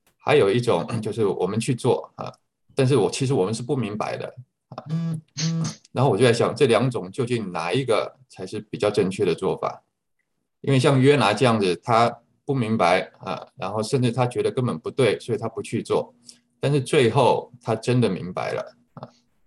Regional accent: China; 因为我们中国人也说亲密必起忤逆之心

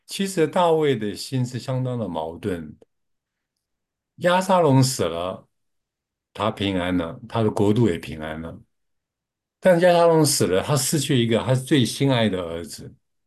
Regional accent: China; 但是我们中国人知道，子不教是父之过。

